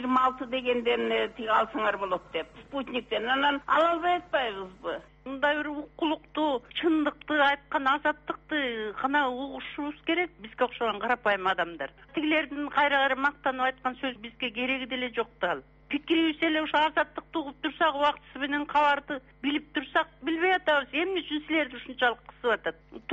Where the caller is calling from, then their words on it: Batken, Batken Region, Kyrgyzstan; Баткенден болом